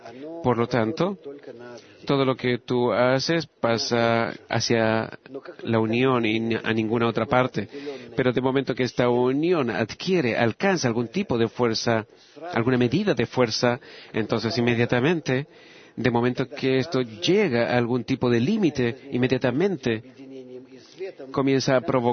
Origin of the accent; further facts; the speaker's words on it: Moscow, Russia; vengo de Moscú